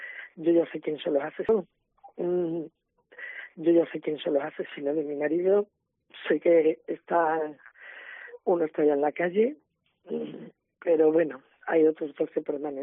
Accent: Medellín, Extremadura, Spain; Pues sí, además sus restos están allí mismo en Medellín. Así que fue aquí asesinado donde yo vivo, en Las Artes, Oria, sí. Pero los restos yo decidí que estuvieran en mi pueblo.

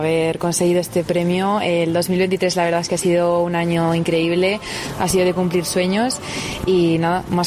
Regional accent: Zamora, Castile and León, Spain; yo eso soy muy de Zamora, a mí me encanta, yo voy a todos lados y estoy súper orgullosa de decir que soy zamorana

